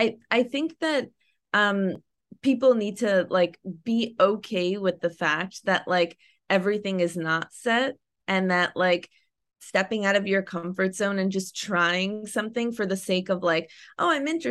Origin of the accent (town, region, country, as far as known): Northeast, United States; born or raised there; now in Los Angeles, United States